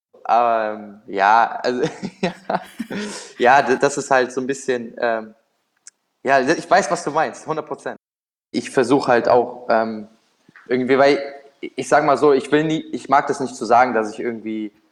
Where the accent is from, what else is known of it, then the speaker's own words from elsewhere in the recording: Düsseldorf, North Rhine-Westphalia, Germany; Ich bin in Düsseldorf da groß geworden